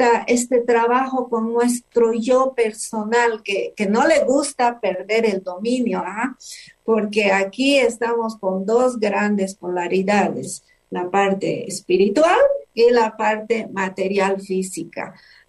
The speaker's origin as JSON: {"language": "Spanish", "country": "Bolivia", "said": "solo decirte que soy de Bolivia."}